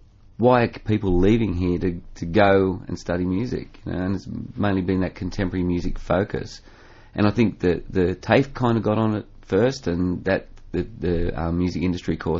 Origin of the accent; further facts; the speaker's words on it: Liverpool, New South Wales, Australia; moved away as an adult; Yeah, I was born out near Liverpool.